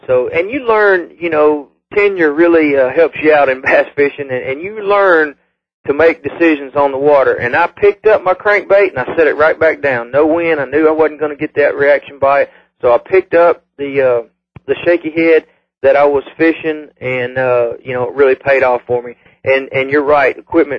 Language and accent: English; Mississippi Delta, United States; I grew up here on the Delta, on the Mississippi River